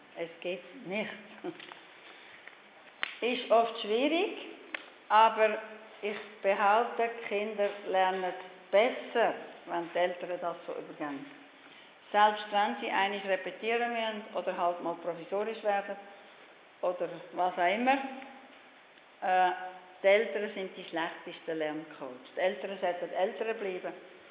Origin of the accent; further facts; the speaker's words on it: Aargau, Switzerland; Ich kenne das Schulsystem nicht im Kanton Luzern, ich komme aus dem Aargau